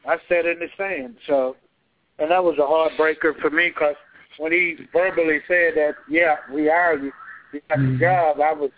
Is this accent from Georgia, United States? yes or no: yes; Thomasville, Georgia, United States; See, I'm from Thomasville, Georgia. I'm about 3 hours away from Savannah, Georgia.